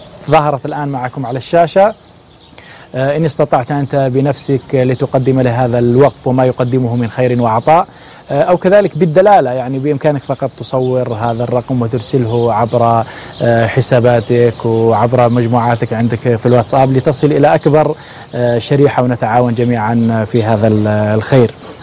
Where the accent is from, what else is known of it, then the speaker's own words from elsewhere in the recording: Algeria; هذا واحد عندنا في الجزائر ولد صغير